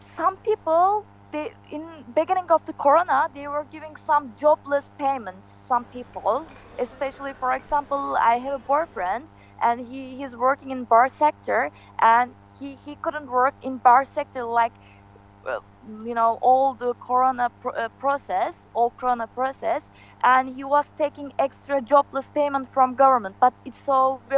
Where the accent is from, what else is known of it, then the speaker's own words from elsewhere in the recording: Turkey; now in Istanbul, Turkey; I'm working in Istanbul. I'm living in here, and it's not easy to go my hometown, which is it's in south of Turkey